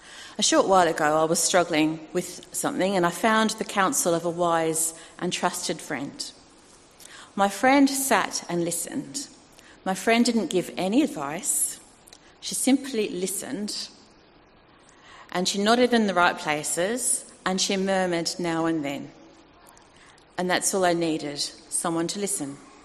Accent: Australia; accent: Australian; I'm slowly regaining my Australian accent, as you can tell, I'm told. And with that, I'm picking up Australian phrases, some new, some old, and some that I'd be better off not rekindling.

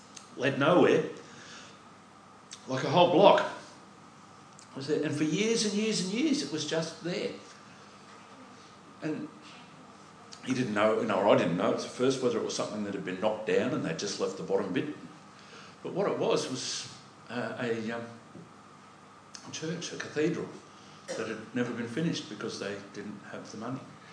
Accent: Brisbane, Queensland, Australia; Okay, now I grew up in Brisbane. Yay. For years and years and years and years and years, near the valley, which is the central business district of Brisbane

